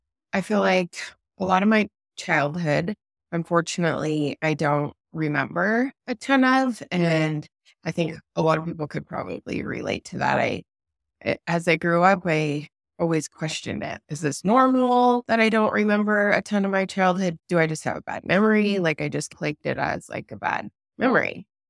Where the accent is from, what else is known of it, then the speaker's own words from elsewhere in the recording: Washington, United States; So I grew up in Washington State.